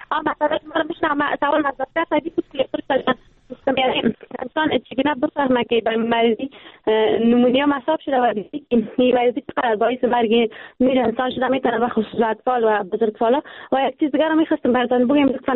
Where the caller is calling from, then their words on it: Kabul, Afghanistan; فعلا از کابل صحبت میکنم.